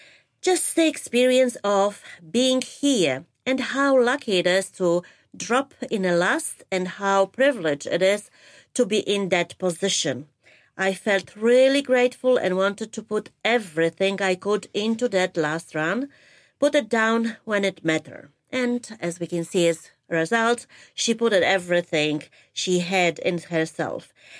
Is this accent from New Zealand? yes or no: yes; New Zealand; Growing up in New Zealand, I started snowboarding when I was 8